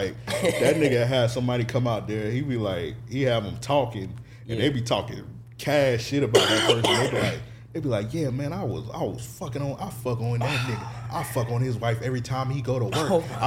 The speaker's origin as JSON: {"language": "English", "town": "Cleveland", "region": "Ohio", "country": "United States", "said": "I'm from Cleveland, y'all."}